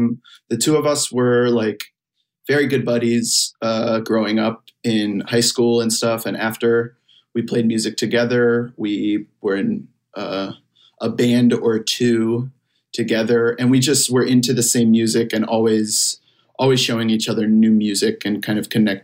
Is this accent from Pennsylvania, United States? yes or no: no; Salem, Virginia, United States; I went to this bar that, is like a staple in my hometown, in my small hometown of Salem, Virginia.